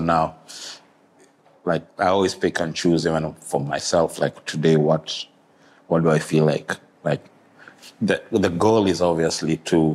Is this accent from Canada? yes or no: no; Kenya; I saw him walking down the road and I went and said, hey, I'm from Kenya.